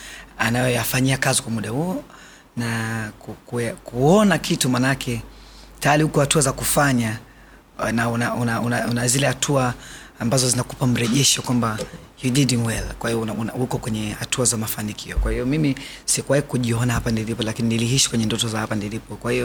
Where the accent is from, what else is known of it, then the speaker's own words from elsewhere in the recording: Dar es Salaam, Tanzania; also born or lived in Morogoro; Kabila langu ni Mchaga. Na nimezaliwa Morogoro. Sehemu moja inaitwa Monsagala. Lakini nimekulia Dar es Salaam.